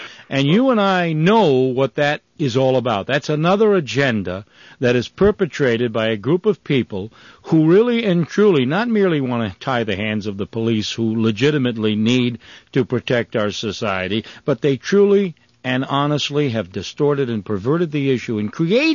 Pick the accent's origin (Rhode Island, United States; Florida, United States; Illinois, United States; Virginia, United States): Rhode Island, United States; in my home state, in Rhode Island